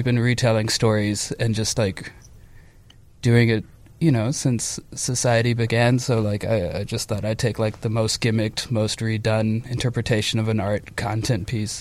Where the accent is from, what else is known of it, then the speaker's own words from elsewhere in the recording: Mississippi, United States; Escutaba, Mississippi. So like Gulf Coast, Mississippi.